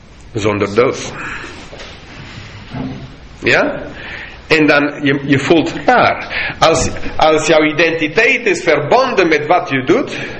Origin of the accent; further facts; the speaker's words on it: Bogotá, Colombia; Dutch is a second language; now in Netherlands; ik kom van Bogota, de hoofdstad.